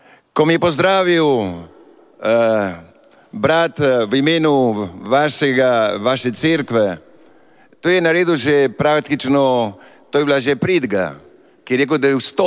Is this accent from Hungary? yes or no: no; Argentina; now in Slovenia; ker prihajam iz Argentine, mi ne skrivamo naša čustva. Tukaj v Evropi, v Sloveniji, malo skrivamo čustva.